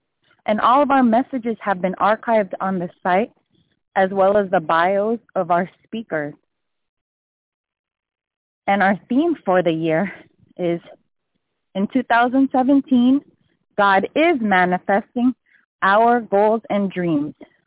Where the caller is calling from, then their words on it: Snellville, Georgia, United States; I'm calling from Snellville, Georgia.